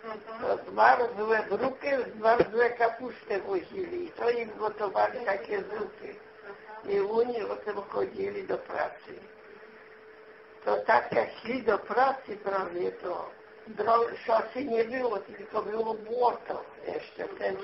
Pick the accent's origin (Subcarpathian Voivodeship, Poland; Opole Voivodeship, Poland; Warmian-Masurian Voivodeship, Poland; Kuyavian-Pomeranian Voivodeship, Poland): Kuyavian-Pomeranian Voivodeship, Poland; Łocień; urodziłam się 4.10.1925 roku. Mieszkałam w Łocieniu do 62 lat. W Łocieniu od urodzenia.